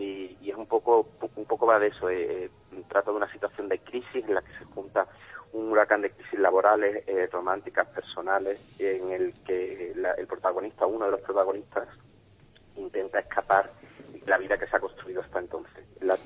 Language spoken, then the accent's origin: Spanish; Seville, Andalusia, Spain; also born or lived in Paris; yo soy sevillano, viví una época de mi vida en París